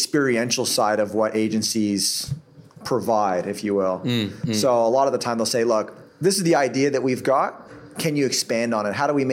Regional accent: Toronto, Ontario, Canada; moved away; Originally from Canada, born and raised in Toronto, Canada, represent. Moved down here about 7 years ago

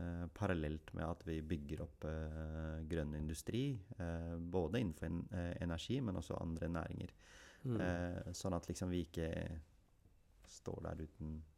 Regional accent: Oslo, Norway; first language Urdu; Norwegian is a second language; jeg er født oppvokst på Bjølsen, og jeg skulle jo begynne på Bjølsen skole, og første skoledag så jo de på skolen at jeg kunne veldig lite norsk.

